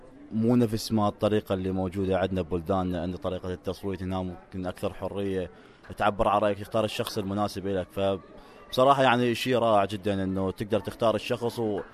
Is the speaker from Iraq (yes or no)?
yes; Iraq; now in Australia; طلعنا من العراق بداية 2011، 7 سنوات ونص تقريبا، 8 سنوات، بسبب الدمار اللي كان موجود بالعراق بذيك الفترة، فاضطرينا انه نهاجر عن طريق سوريا وبعدين وصلنا على استراليا هنا.